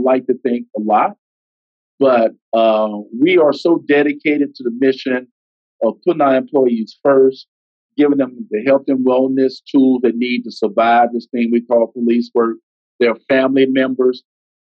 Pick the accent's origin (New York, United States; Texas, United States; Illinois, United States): Illinois, United States; East St. Louis; I grew up in East St. Louis, Illinois.